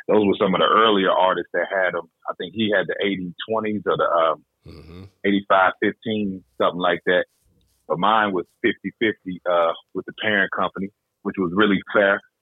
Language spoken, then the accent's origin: English; Peoria, Illinois, United States; I'm from Peoria, Illinois, outside of Chicago, home of Richard Pryor.